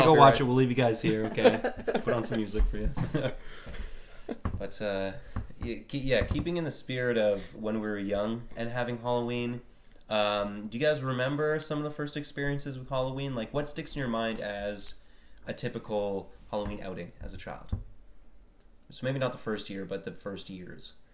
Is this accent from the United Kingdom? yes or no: no; Canada; Why do we say 6'2" when we're Canadian? We don't use the same measuring system as Americans.